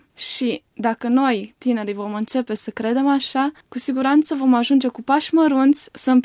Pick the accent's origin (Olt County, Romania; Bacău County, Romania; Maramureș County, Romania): Bacău County, Romania; Bacău; sunt din Bacău, învăț în București, la Facultatea de Teologie Romano-Catolică, din cadrul Universității București, sunt în anul al treilea.